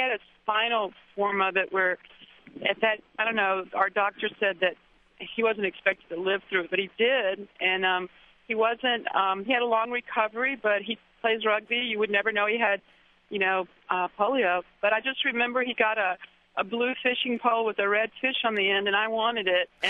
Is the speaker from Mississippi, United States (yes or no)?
yes; Lula, Mississippi, United States; My brother and I grew up in Lula, Mississippi, and when we were 2 and 3, he's a year older than I am, we went to get our polio vaccine